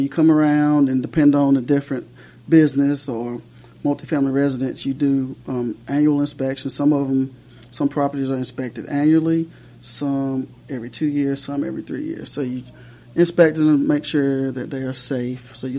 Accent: Burlington, North Carolina, United States; first of all, I was born and raised in Burlington, North Carolina.

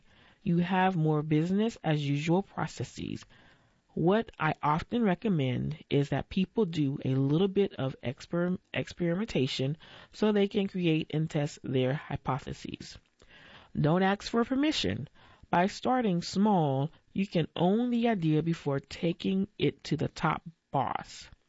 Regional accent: Atlanta, Georgia, United States; What was your upbringing like? I was raised in Atlanta. My mother worked in my father's office.

